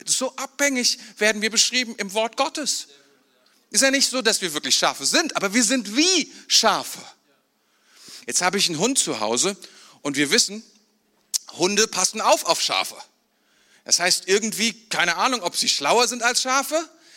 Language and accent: German; Mainz, Rhineland-Palatinate, Germany; aber bei uns in Mainz, da gab es so einen Typ, der war Hirte